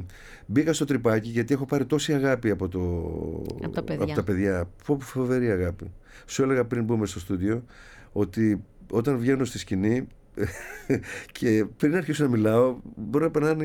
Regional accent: Vathygyras, Peloponnese, Greece; πάω στο χωριό μου, γιατί αυτό θέλω στο Βαθυγύρας πρώτα.

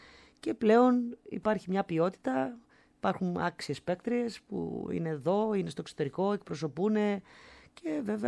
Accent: Larissa, Thessaly, Greece; Γεννήθηκα στη Λάρισα, εκεί μεγάλωσα

